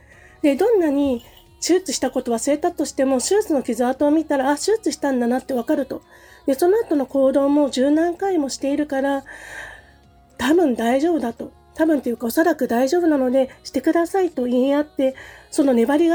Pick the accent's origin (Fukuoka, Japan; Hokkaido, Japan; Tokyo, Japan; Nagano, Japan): Hokkaido, Japan; Sapporo; 私が札幌が出身なんですけども、札幌に帰った時には冷蔵庫が空で